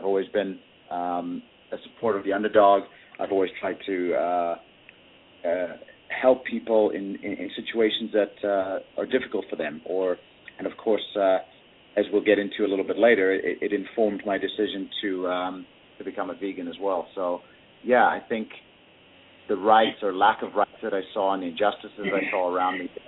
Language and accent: English; South Africa; growing up in South Africa during apartheid, I had it pretty good.